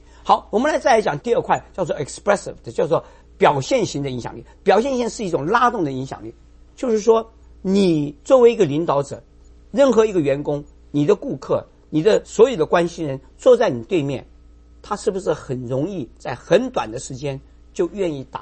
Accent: China; 因为我们中国人趋向于保守

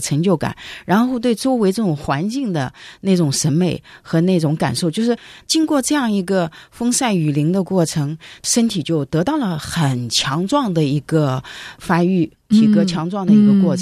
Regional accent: China; 那么我们中国人父母里面他想的就是说，你玩就是不正经的

